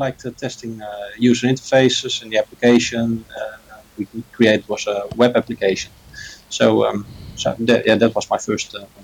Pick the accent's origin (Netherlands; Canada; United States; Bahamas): Netherlands; I'm from the Netherlands, and … I'm 37 years old at the moment